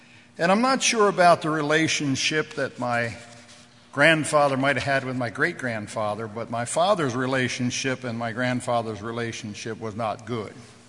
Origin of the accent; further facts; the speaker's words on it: Lebanon, Pennsylvania, United States; born there; My story begins in Lebanon, Pennsylvania. I was born in Lebanon, Pennsylvania, which is a small city about 35 miles east of Harrisburg, Pennsylvania.